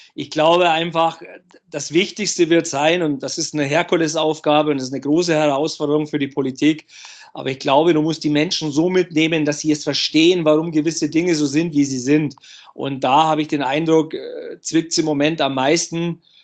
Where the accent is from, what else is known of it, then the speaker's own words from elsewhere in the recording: Bavaria, Germany; also ich bin ja nicht mehr ganz so jung, ne? 40. Und als Junge, ich habe die Eishockey-Begeisterung der Eltern mitbekommen, auch im Umfeld bei uns in Bayern war ja Eishockey immer ein großes Thema.